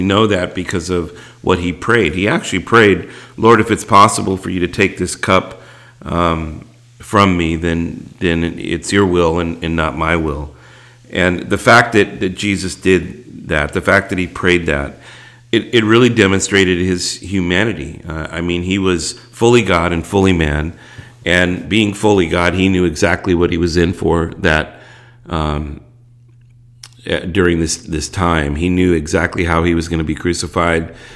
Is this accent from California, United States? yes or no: yes; California, United States; Now, I was born in Southern California, been here my whole life, and was a Catholic from birth.